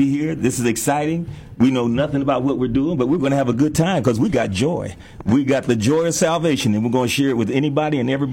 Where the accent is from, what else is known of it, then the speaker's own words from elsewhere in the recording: Norton, Ohio, United States; I'm from Norton, Ohio, which is a small town outside of Akron, Ohio, which is a small town outside of Cleveland, Ohio.